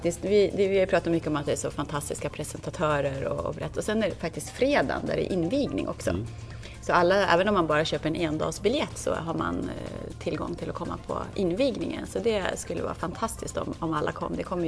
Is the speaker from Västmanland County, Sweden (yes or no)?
yes; Hallstahammar, Västmanland County, Sweden; Jag är ju uppvuxen och född i Hallstahammar, så nu bor jag typ en och en halv mil därifrån. Jag har varit ute och svajsat runt däremellan.